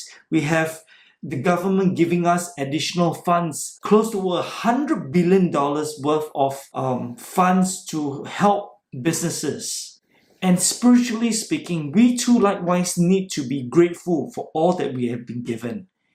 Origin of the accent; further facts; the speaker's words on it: Singapore; growing up in Singapore, when I was still living in a kampung where we draw our water from a well